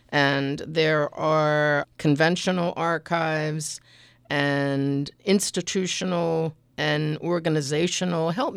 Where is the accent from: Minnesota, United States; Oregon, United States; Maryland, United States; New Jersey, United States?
Maryland, United States; Catonsville; Actually, I grew up in the Catonsville area, not far from the boundary of Columbia. And when I married, I moved out here with my husband, and we had 2 children.